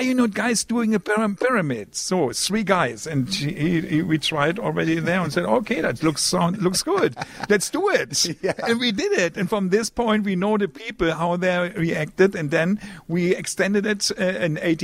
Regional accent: Germany; English is a second language; we wanted to show the people that we here is a new generation growing up in Germany.

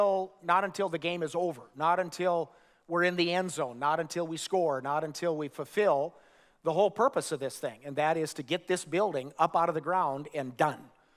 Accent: Minnesota, United States; I looked at the temperature in my hometown in northern Minnesota this morning. It was 3 degrees below zero.

